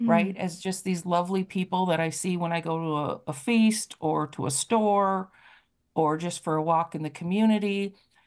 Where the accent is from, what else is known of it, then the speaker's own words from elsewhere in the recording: Bad River, Wisconsin, United States; Well, I grew up on Bad River, where I still reside. I've been off and about a little bit, but here I'm back.